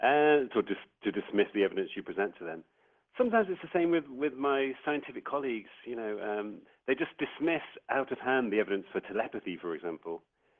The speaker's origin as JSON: {"language": "English", "town": "Manchester", "region": "North West England", "country": "United Kingdom", "tie": "born or raised there", "said": "I decided that I was on the train from London to Manchester, my hometown"}